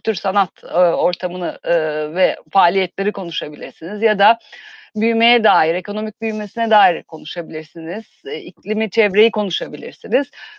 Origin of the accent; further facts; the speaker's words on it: Istanbul, Turkey; Evet, ben İstanbul'da doğdum, büyüdüm. Ama hayatımın bir bölümünde babamın işi dolayısıyla da bir küçük kent deneyimi de yaşadım.